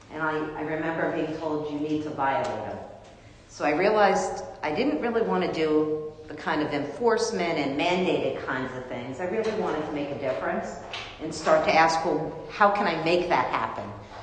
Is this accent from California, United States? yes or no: no; Huntington, New York, United States; even though I'm one of nine and I grew up right on West Neck Road in Huntington